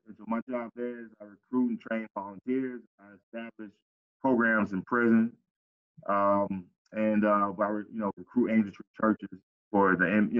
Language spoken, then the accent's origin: English; Pompano Beach, Florida, United States; growing up in Cali City, Pompano. I fought every day when we had this whole gang thing established